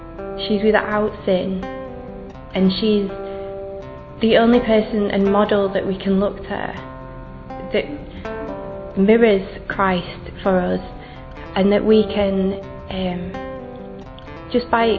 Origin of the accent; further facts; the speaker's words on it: England, United Kingdom; I'm from England